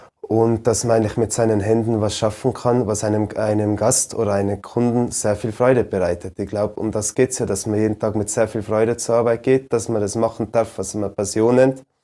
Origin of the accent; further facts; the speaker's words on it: Ischgl, Tyrol, Austria; Natürlich sind wir uns alle bewusst, dass die letzten 2 Jahre sehr harte Jahre waren, gerade für meinen Heimatort.